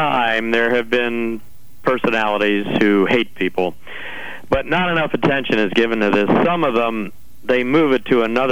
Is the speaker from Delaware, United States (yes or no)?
yes; Delaware, United States; I'm from Delaware. And in Delaware, the DuPonts, who run the Republican Party, and Biden and Tom Carper run the Democratic Party.